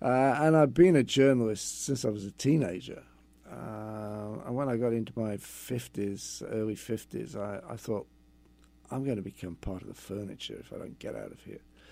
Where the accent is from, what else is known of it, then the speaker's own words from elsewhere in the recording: London, United Kingdom; But being an Englishman from London was just strange enough to get me through the door.